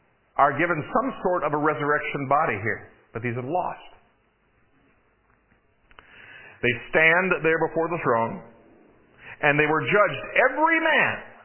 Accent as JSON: {"language": "English", "region": "Michigan", "country": "United States", "tie": "born or raised there", "said": "When I was a kid in sixth grade, growing up in Michigan, we went on a field trip to the Ford Rouge plant"}